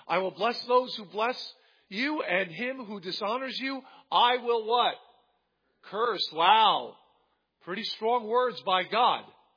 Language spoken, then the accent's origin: English; New Jersey, United States; I grew up in New Jersey, and there was a TV show called The Money Maze.